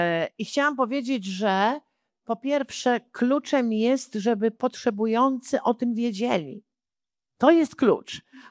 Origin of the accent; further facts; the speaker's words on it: Warsaw, Masovian Voivodeship, Poland; Do szkoły chodziłam na Nowolipiu, a jestem dziewczyna z Nowolipek. Poniatówka to moja szkoła.